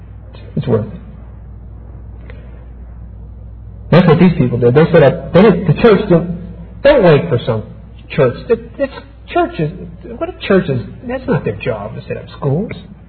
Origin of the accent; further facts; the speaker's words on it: Pennsylvania, United States; Oh, man, we need to get to Pennsylvania, my home state.